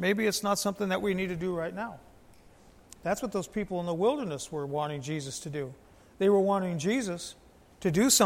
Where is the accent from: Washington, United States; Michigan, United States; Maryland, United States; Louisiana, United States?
Michigan, United States; now in US South; Now, I grew up in Michigan, and biscuits in Michigan and biscuits down south are kind of like two different things.